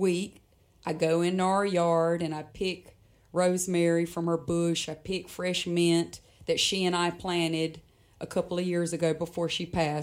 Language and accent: English; North Carolina, United States; So I grew up on Hill and Drive in a two-story log cabin. And growing up, my father's career, which my parents are, you know, they were still married, but his career, like a lot of men in Robeson County, was to work away from home